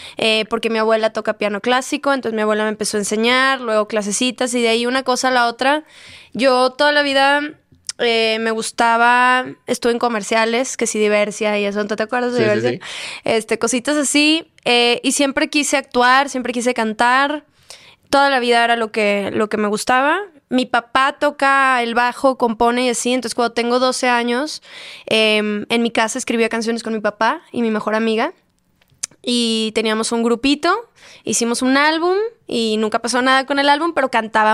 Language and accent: Spanish; Monterrey, Nuevo León, Mexico; now in Los Angeles, United States; soy de Monterrey. Llevo 11 años viviendo en Los Ángeles porque... canto, siguiendo mi sueño de la música. Tengo 28 años